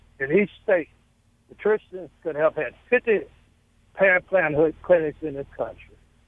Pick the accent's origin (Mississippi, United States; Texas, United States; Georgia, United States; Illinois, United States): Mississippi, United States; But I'm from Mississippi. I'm working here in Ohio today.